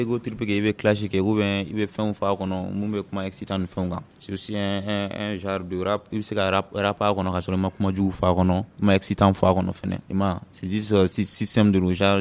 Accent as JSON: {"language": "French", "town": "Douentza", "region": "Mopti", "country": "Mali", "tie": "born or raised there", "said": "Nous, pour ma ville natale, Douanzan."}